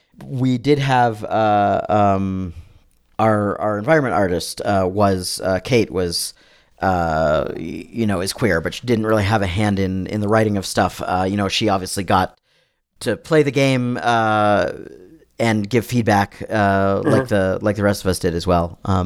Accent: Colorado, United States; also born or lived in California; now in Portland, United States; I grew up in Colorado, where it's sunny most of the time, and in the winter it snows and then gets on with things.

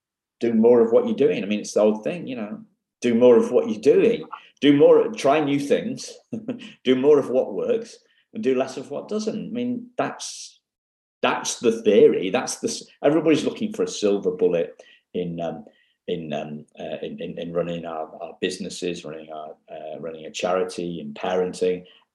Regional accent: United Kingdom; We're not good. We're British, okay? We're not very good at modesty.

